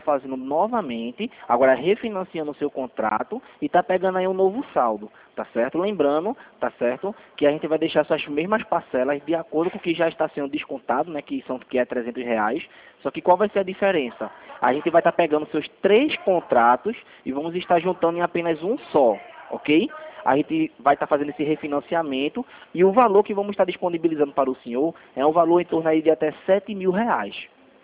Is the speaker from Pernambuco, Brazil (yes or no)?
yes; Recife, Pernambuco, Brazil; Sou de Recife.